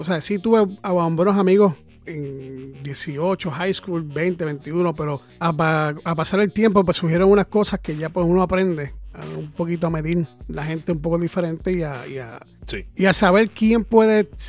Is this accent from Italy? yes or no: no; Mexico; Y yo le dije: no, mano, yo soy mexicano.